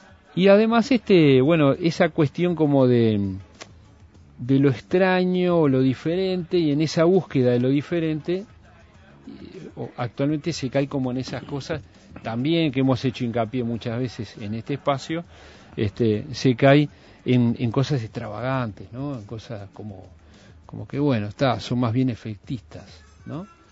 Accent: Montevideo, Uruguay; Si yo soy uruguayo, montevideano, ¿no?

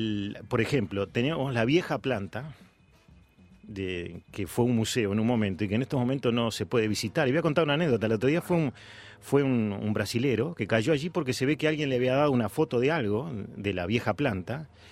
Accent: Aguas Corrientes, Canelones, Uruguay; cuando me dicen de dónde sos, le digo de Aguas Corrientes. Bueno, incluso los libros dicen oriundo de Aguas Corrientes.

